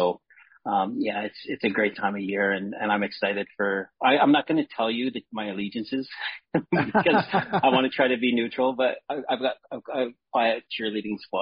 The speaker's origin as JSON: {"language": "English", "country": "Canada", "tie": "born or raised there", "said": "from the time I was a very young kid growing up in Canada"}